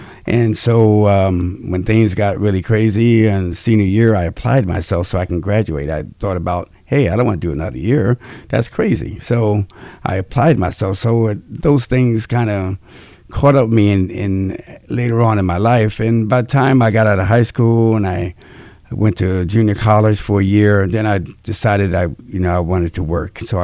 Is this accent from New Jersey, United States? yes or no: yes; Somerville, New Jersey, United States; also born or lived in New Brunswick / Franklin Township; So, I lived there until I was 13. Then we moved to a town called Somerville, where I grew up into